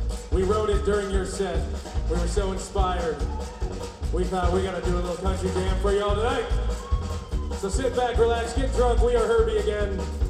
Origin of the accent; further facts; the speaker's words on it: Harrisburg, Pennsylvania, United States; We're from the Harrisburg area.